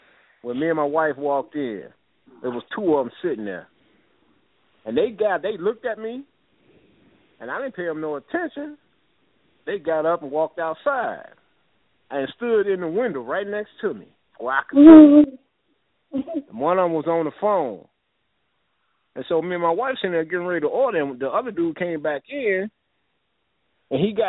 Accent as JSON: {"language": "English", "town": "Gary", "region": "Indiana", "country": "United States", "said": "I was like, yeah, I'm from Gary."}